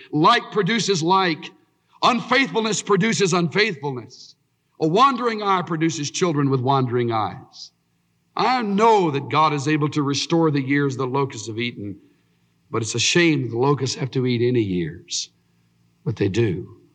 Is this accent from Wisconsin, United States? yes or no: no; Houston, Texas, United States; I was raised down in Houston near Galveston.